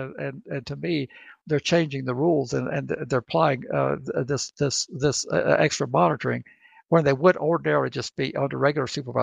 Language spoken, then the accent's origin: English; the South, United States; accent: Southern; He could probably do a better job with my Southern accent than I can do with his.